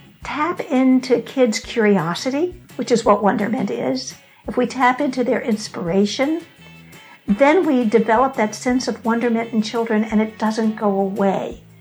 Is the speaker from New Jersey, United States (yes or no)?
yes; New Jersey, United States; I guess, you know, I grew up in New Jersey. I went to school in Ohio.